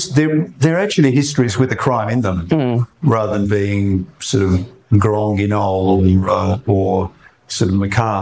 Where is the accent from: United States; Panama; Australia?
Australia; you walk into India as an Australian and first thing they want to know about you is what to think about cricket.